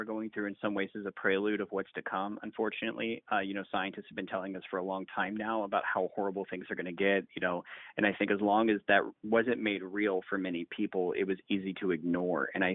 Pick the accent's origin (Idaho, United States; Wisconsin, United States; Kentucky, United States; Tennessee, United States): Tennessee, United States; Nashville; You know, I'm from Tennessee, originally Nashville